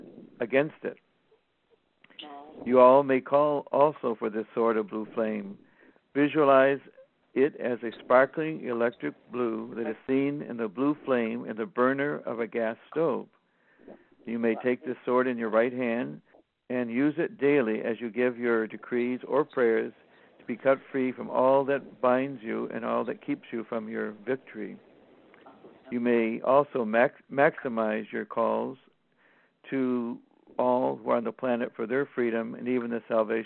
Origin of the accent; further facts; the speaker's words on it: Massachusetts, United States; born there; I was born on the East Coast in Massachusetts.